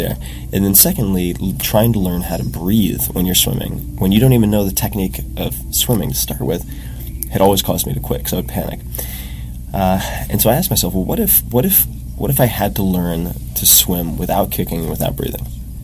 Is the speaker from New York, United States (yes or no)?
yes; New York, United States; I grew up on Long Island, for God's sake.